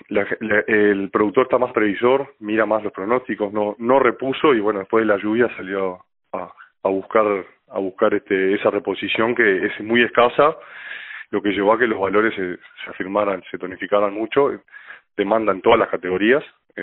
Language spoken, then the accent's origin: Spanish; Paysandú, Uruguay; now in Montevideo, Uruguay; yo soy oriundo de Paysandú, pero estamos instalados en Montevideo